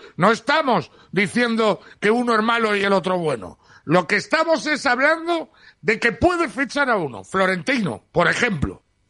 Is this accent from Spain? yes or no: yes; Cantabria, Spain; Está en mi pueblo, aquí, en Ondalla.